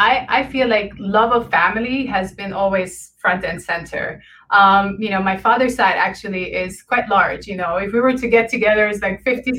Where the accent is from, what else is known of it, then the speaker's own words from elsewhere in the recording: Beirut, Beirut Governorate, Lebanon; So I was born in Beirut, Lebanon. My Armenian ancestors survived the Armenian genocide in the 20th century, and they settled there. Growing up in Lebanon was pretty difficult